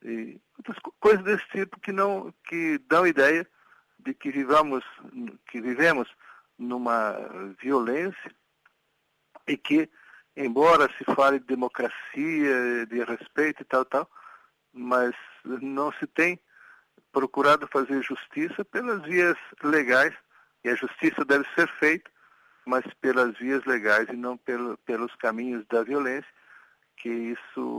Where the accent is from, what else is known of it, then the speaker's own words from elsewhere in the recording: Guinea-Bissau; E somos nós da Guiné-Bissau que temos que encontrar o modo de aplicar da melhor maneira possível esses apoios